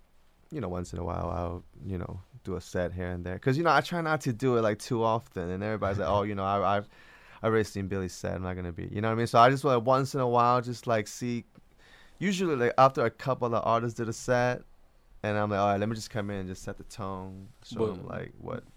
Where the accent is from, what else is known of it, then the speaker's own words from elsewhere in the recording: Hong Kong; English is a second language; now in United States; Well, like, I'm from Hong Kong originally.